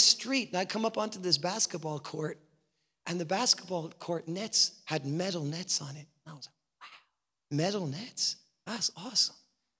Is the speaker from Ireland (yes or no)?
yes; Ireland; I'm a white guy. I don't know if you can notice I'm white, but I'm very white. I'm from Ireland. I'm an Irish white guy.